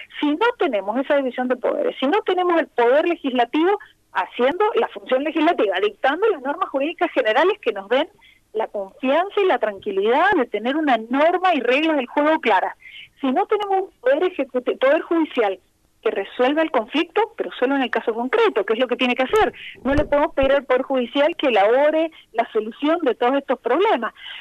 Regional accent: Mendoza, Argentina; tenemos que exigir como mendocinos, como argentinos, la toma de decisiones

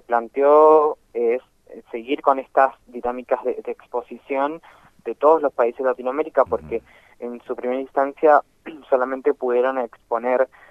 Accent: San Rafael, Mendoza, Argentina; cómo atendemos nosotros también como argentinos, como mendocinos y como san rafaelinos

